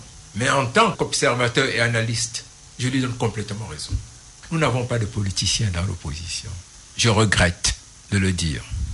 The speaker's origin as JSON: {"language": "French", "country": "Cameroon", "said": "Nous sommes combien au Cameroun? 200 ethnies. Nous sommes combien de Camerounais? Environ 30 millions."}